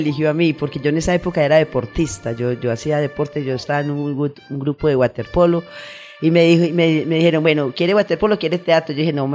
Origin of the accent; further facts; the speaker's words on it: Colombia; Yo crecí aquí en Aranjuez, prácticamente. Yo me vine muy pequeñita y aquí estudié en la Lorencita